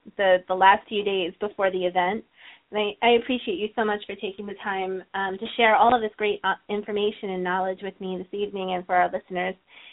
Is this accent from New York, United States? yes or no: yes; New York, United States; So, of course, as a New Yorker, I'm thinking, oh, my goodness, please stop, be quiet.